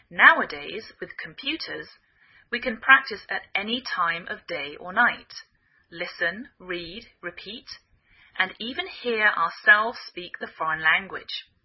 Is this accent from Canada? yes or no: no; England, United Kingdom; now in United States